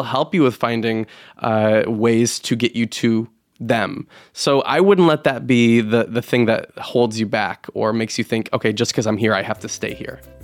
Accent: New York, United States; I'm from New York, so of course it's got its own little way of being intriguing

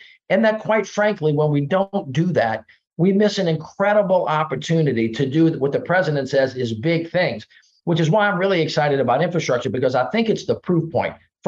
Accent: the South, United States; on my 30 years of experience growing up in the South, this is stuff that's been around a long time down here.

